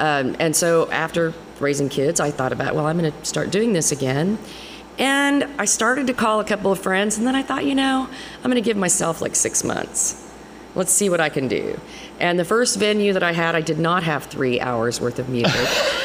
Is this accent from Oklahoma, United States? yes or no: yes; Oklahoma, United States; now in Coffeyville, United States; Well, I live in Kansas, in Coffeyville, Kansas area, but I'm from Oklahoma.